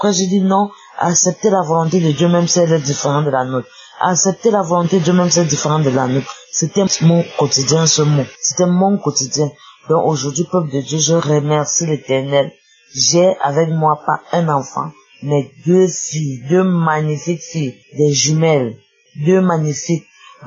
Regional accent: Cameroon; now in Gabon; je suis une Camerounaise vivant au Gabon.

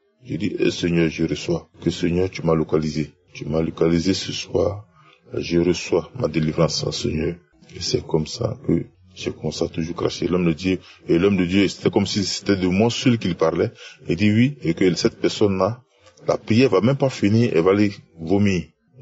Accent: Côte d’Ivoire; Je suis un Ivoirien vivant en Côte d'Ivoire.

